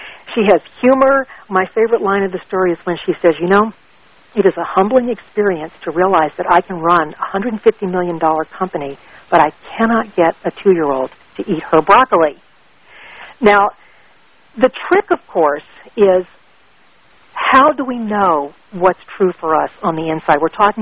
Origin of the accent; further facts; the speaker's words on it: Baton Rouge, Louisiana, United States; President and General Manager of Cox Communications in Baton Rouge, Louisiana, which happens to be my hometown.